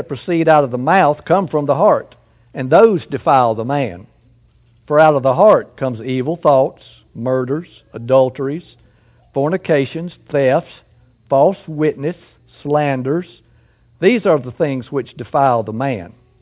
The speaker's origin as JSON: {"language": "English", "region": "the South", "country": "United States", "said": "Oh, they can tell I'm from the South, yes. My speech gives that away."}